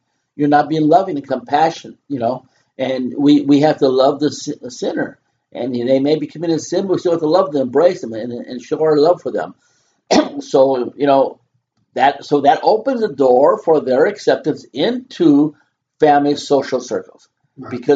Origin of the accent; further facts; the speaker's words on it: United States; applauding, I'm proud American.